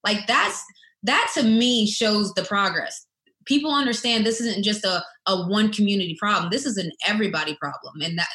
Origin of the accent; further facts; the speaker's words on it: West Virginia, United States; being in predominantly white schools when I grew up in West Virginia, I have a lot of things that cultured me.